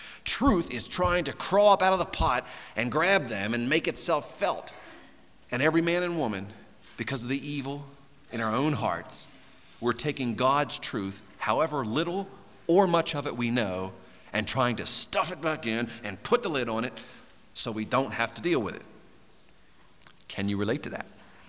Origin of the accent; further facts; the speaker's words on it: Maryland, United States; I grew up in Maryland, and in Maryland we eat a lot of crabs.